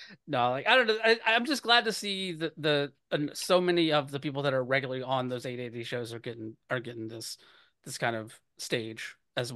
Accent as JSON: {"language": "English", "region": "the South", "country": "United States", "said": "I'm from the South and I live on the West Coast."}